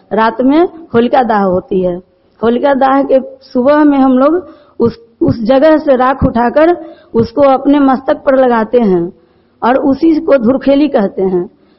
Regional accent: Ekangadi, Bihar, India; मैं एकंगडी के रहने वाली हूँ।

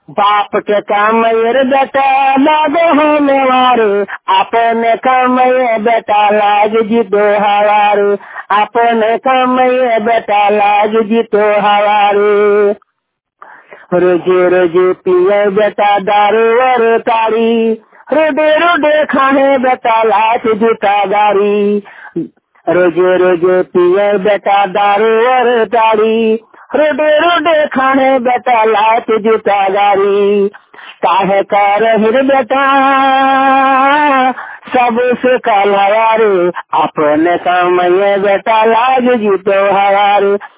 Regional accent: Jharkhand, India; झारखंड का रहने वाला हूँ।

